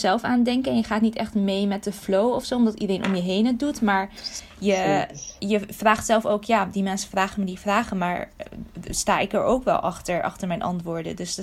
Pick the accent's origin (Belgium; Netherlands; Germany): Netherlands; Mijn ouders zijn dus Irakees. Ik ben zelf geboren en getogen in Nederland.